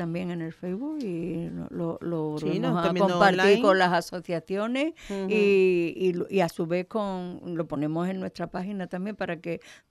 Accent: Andalusia, Spain; Bueno, tenemos porque somos andaluces y andaluzas.

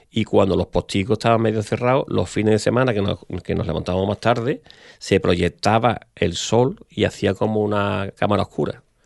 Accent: El Puerto de Santa María, Andalusia, Spain; yo soy de Puerto Santa María.

